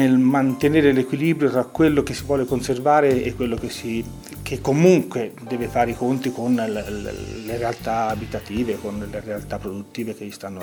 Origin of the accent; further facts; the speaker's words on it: Caprese Michelangelo, Tuscany, Italy; born there; io sono di origine, sono nato a Caprese Michelangelo, quindi Alta Val Tiberina